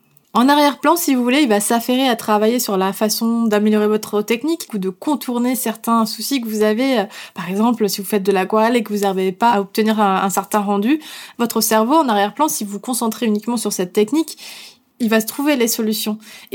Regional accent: Île d'Oléron, Nouvelle-Aquitaine, France; je viens de l'île d'Oléron. Autant vous dire que la mode c'était pas quelque chose

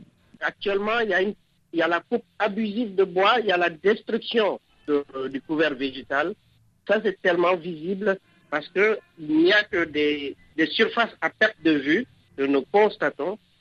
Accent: Koumsa, Guinea; Je suis de la Guinée, surtout de Koumsa, mais je fréquente la région de Dingiraï

